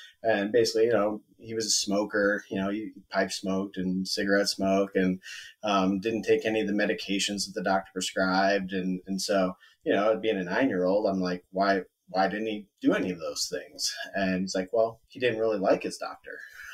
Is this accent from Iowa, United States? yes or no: yes; Iowa, United States; now in Kansas City, United States; I'm a transplant. I'm originally from Iowa, and so I've been down here for the last 11 years or so and love it down here in Kansas City.